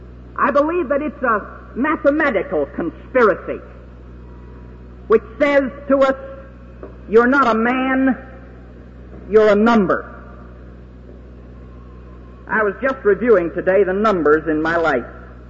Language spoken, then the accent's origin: English; Kerrville, Texas, United States; born there; I was born in Kerrville, which is District 21, Texas.